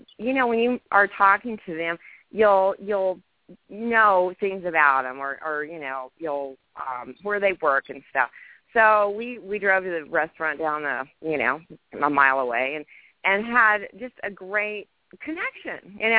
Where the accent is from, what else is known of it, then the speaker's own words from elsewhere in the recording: Oklahoma, United States; I'm from Oklahoma and he's from Kansas.